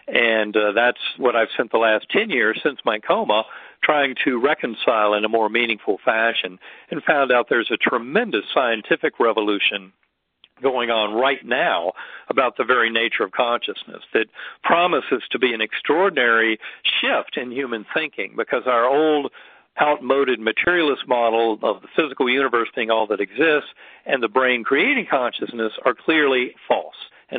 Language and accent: English; Winston-Salem, North Carolina, United States; I grew up in Winston-Salem, and I love North Carolina. I still have family there.